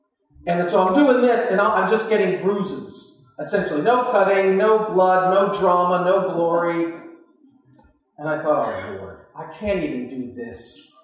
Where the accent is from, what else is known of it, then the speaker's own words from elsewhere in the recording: Massachusetts, United States; You know, I was raised in Massachusetts to be a rugged individual, a faithful Democrat. Go to the Catholic Church once a month.